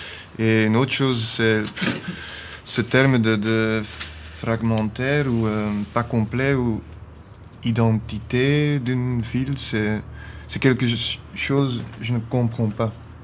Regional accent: Flanders, Belgium; c'est parce que je suis flamand que je ne comprends pas ça.

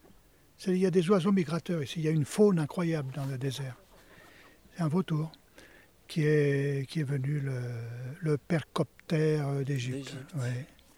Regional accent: France; born there; parce que je suis né en France, à une certaine époque de l'histoire.

